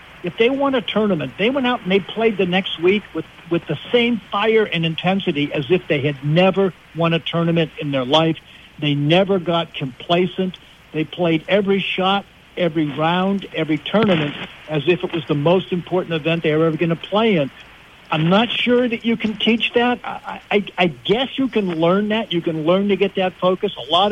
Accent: Pennsylvania, United States; I grew up in Western Pennsylvania. I'm an Arnold Palmer guy.

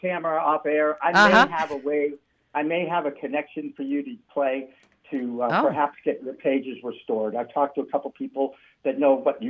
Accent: Massachusetts, United States; Cause I think you mentioned I'm from Massachusetts, right? Okay, from New England.

